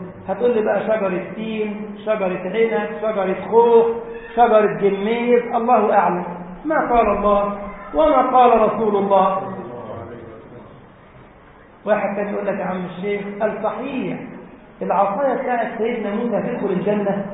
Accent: Giza, Giza Governorate, Egypt; وانا من الجيزه هنا

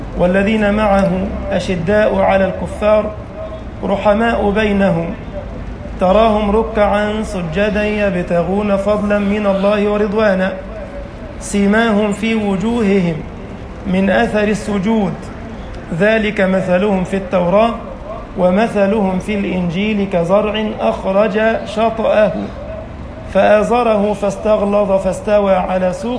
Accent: Egypt

